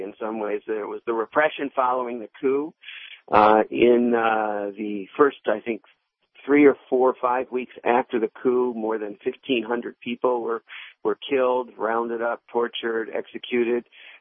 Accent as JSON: {"language": "English", "town": "Ann Arbor", "region": "Michigan", "country": "United States", "tie": "born or raised there", "said": "I grew up in Ann Arbor, and so I'm a Motown boy on the outskirts"}